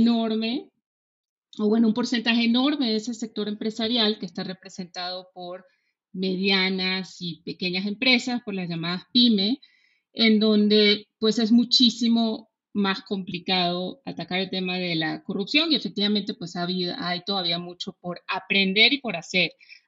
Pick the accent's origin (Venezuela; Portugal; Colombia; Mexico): Venezuela; se te olvidó decir que además soy venezolana, ¿no?